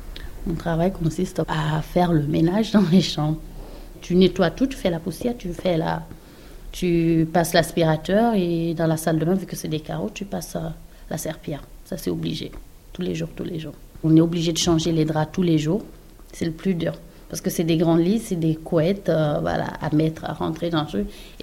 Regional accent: Guinea; je lui ai dit que je venais de la Guinée, que j'étais africaine.

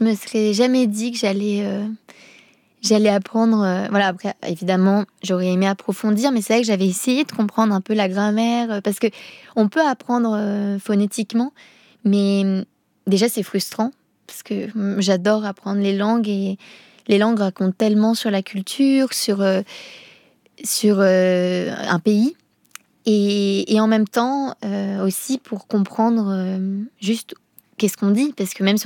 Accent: Finland; first language Finnish; French is a second language; j'avais demandé de le faire en finnois et on avait redoublé en français après. C'est ma langue. En fait, peut-être parce que c'est ma langue maternelle, que c'est ma langue émotionnelle.

